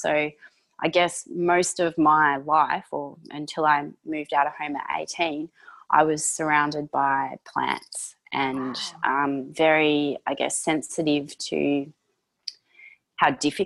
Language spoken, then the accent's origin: English; Somerville, Victoria, Australia; Yeah, well, I am from the Mornington Peninsula, from a place called Somerville, which is located around about an hour and a half southeast of Melbourne. So I grew up on an organic herb farm, which was called Miller's Herbs.